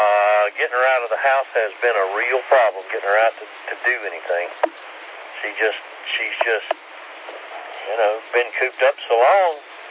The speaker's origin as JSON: {"language": "English", "region": "Kentucky", "country": "United States", "said": "Down home Kentucky hillbilly, that's all."}